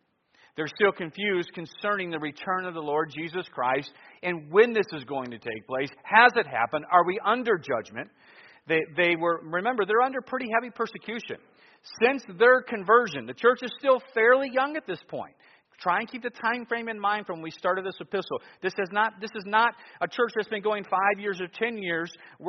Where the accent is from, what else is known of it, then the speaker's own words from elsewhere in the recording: Ohio, United States; I'm from Ohio for our visitors, so we have the Michigan-Ohio debate thing going on here.